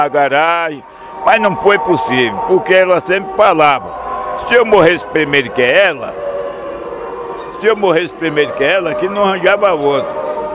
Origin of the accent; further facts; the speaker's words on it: Feira de Santana, Bahia, Brazil; now in Vitória da Conquista, Brazil; Oi, eu sou de Feira de Santana, agora não conheço a cidade. Que eu nasci, da onde eu nasci para Feira de Santana, 22 quilômetros.